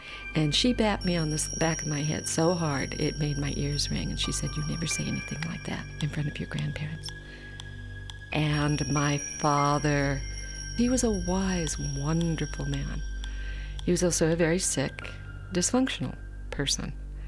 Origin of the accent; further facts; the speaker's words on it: Birmingham, Alabama, United States; born there; I was born in Birmingham.